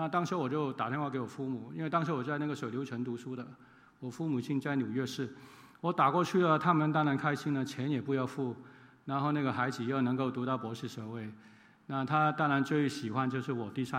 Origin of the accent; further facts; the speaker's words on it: Hong Kong; 那另外一个事情呢，就我是香港来的